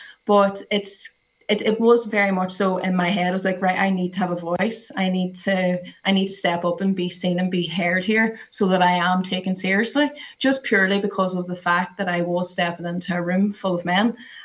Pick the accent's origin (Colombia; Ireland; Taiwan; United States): Ireland; we come from Ireland. It's quite rural.